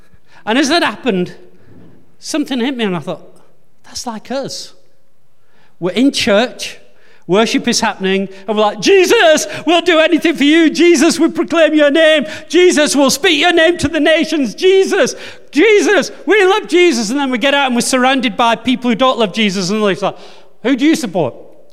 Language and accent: English; England, United Kingdom; and I'm English. We're not the most emotional, expressive people.